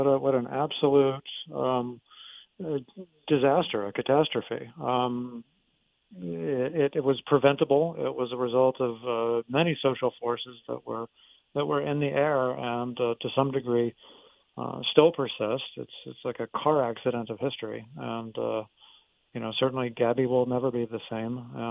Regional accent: Tucson, Arizona, United States; You know, I grew up in Tucson, Arizona, where a car is absolutely indispensable for getting around town, as everyone listening knows.

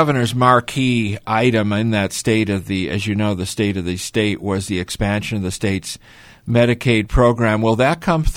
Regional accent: Chicago, Illinois, United States; especially in light of the bitter cold and snow that is gripping places like my hometown of Chicago, Illinois, and New York City.

